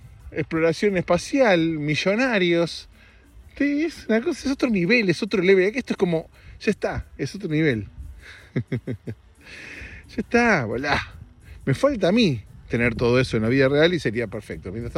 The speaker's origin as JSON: {"language": "Spanish", "country": "Argentina", "lives_now": "United States", "said": "para Argentina, sigo siendo argentino. Y en mi corazón también."}